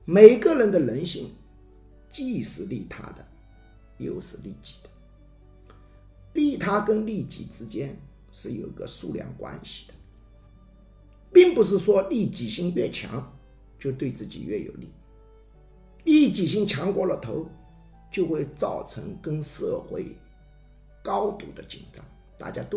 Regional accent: China; 那我们中国人喜欢问的，最大的一种是什么？

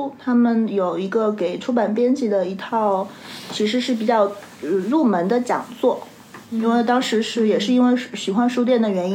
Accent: Henan, China; 我回河南老家的时候触动很大

